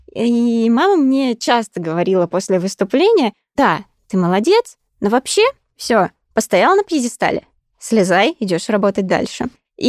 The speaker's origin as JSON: {"language": "Russian", "region": "Moscow Oblast", "country": "Russia", "said": "мы из Подмосковья команда"}